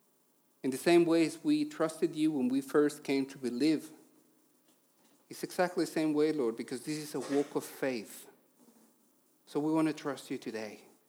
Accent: Mexico; English is a second language; now in United Kingdom; We live and work in ministry in the UK. I'm originally from Mexico, so if you hear a funny accent, that's the reason why.

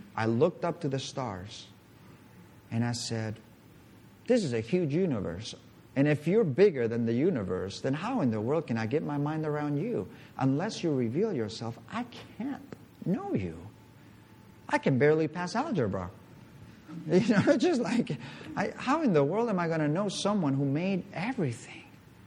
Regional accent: Mallorca, Balearic Islands, Spain; Obviously, we were raised in Spain. We were raised in Mallorca.

